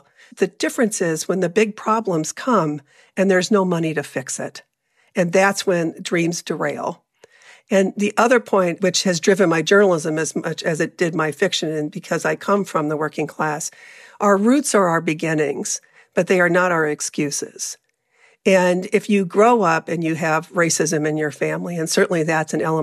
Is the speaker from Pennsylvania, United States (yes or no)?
no; Ashtabula, Ohio, United States; You know, when I grew up in Ashtabula, I should backtrack, half of my class all the way through elementary school was Black.